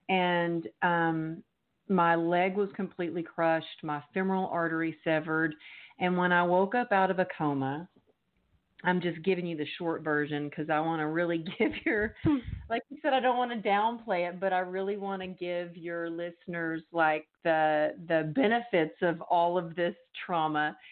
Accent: Texas, United States; I'm from Texas. Of course I like to push through pain.

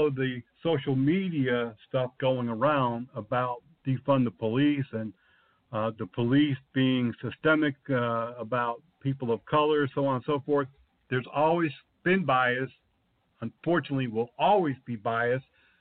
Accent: Connecticut, United States; I know growing up in Connecticut, there was a company there called Sanitas Security and Maintenance.

